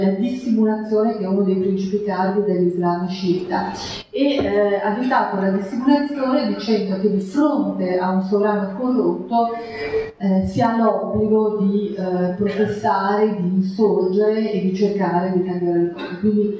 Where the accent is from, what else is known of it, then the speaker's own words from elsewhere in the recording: Iran; Italian is a second language; oggi io iraniana, se sono in Iran e risiedo lì